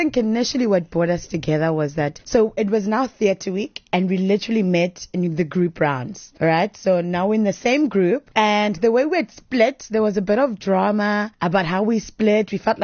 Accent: Maphumulo, KwaZulu-Natal, South Africa; also born or lived in New Germany; I'm 20-something years old from New Germany. I grew up in Maphumulo, which is a farm, so I'm a semi-farm girl.

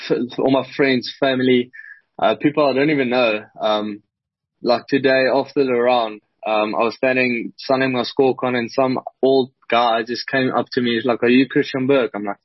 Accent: Potchefstroom, North West, South Africa; also born or lived in Parys / Bloemfontein; Okay, so I was born in Potch, Potchefstroom. Then I moved to Parys till I was 6 years old. Had grade one and two, I was in Parys. And then I moved back to Potch and I had my whole school career there.

